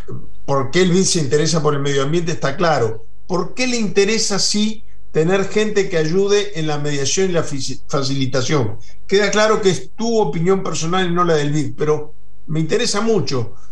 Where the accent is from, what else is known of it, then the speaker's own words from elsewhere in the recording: Uruguay; Pero para ser autocrítico como uruguayo